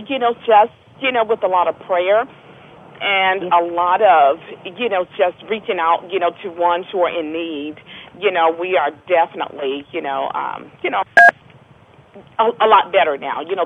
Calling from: Memphis, Tennessee, United States; I'm calling from Memphis, Tennessee.

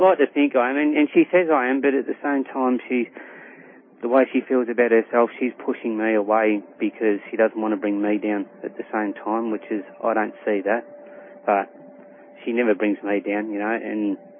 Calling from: Melbourne, Victoria, Australia; I'm calling here, Melbourne, Australia.

